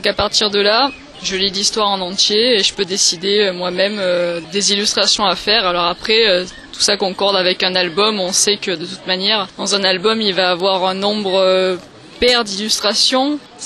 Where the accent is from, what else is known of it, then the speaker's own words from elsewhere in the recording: Marseille, Provence-Alpes-Côte d'Azur, France; même si je viens de loin puisque je viens de Marseille